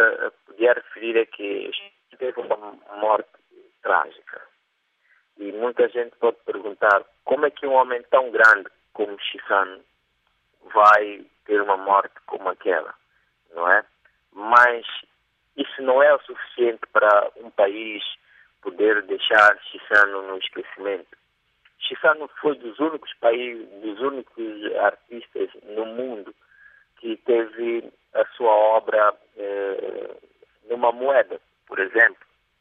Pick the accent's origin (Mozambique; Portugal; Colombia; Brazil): Mozambique; nós, como moçambicanos